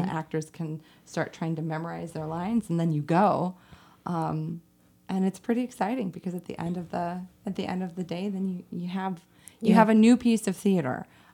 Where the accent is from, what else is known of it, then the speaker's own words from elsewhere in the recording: Champaign-Urbana, Illinois, United States; I grew up in Champaign-Urbana, so I did a lot of like the local stuff.